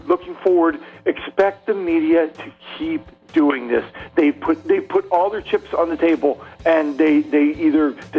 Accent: Baltimore, Maryland, United States; I live closer to Baltimore because I'm from Baltimore, and I've never really embraced the D.C. culture.

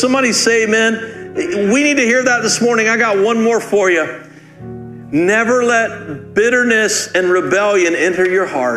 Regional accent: Rocky Mount, North Carolina, United States; we ended up going back to my hometown and never thought I'd live there again. Always want to live in a large city. And Rocky Mount is not a small city, but it's a mid-sized city.

